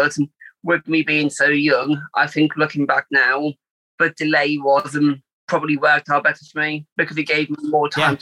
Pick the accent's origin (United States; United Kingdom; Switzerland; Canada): United Kingdom; London; I was from London.